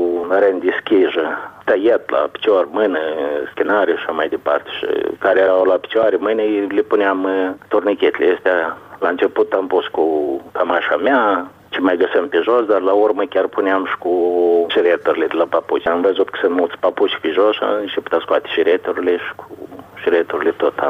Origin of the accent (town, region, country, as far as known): Moldova